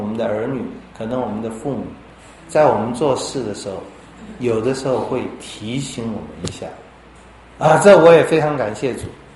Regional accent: China; 我们中国人说书到用时方恨少

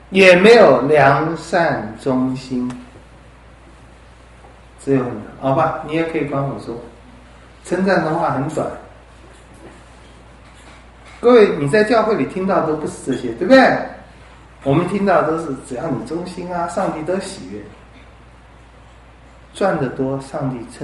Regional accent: Taiwan; 对不起，我也是台湾人。

